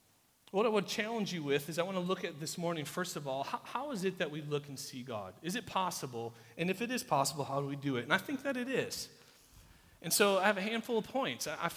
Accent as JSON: {"language": "English", "region": "Wisconsin", "country": "United States", "said": "You guys know that I'm from Wisconsin."}